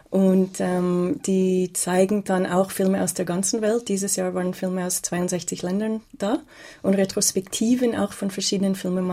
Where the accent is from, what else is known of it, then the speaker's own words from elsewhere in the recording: Canada; German is a second language; weil ich auch Englisch kann als Kanadierin